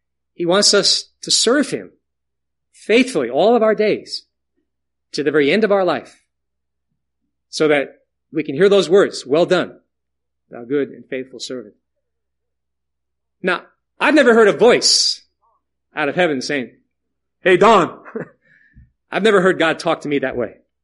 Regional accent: Yonkers, New York, United States; It was on March the 5th, 1951, 7-year-old, boy growing up in the Bethany Chapel in Yonkers, New York

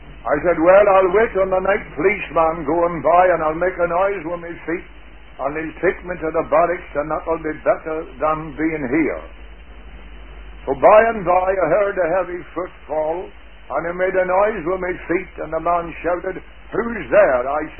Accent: County Monaghan, Ireland; born there; I was born in County Monaghan, in the townland of Braddocks, halfway between the two little towns of Monaghan and Ballybay.

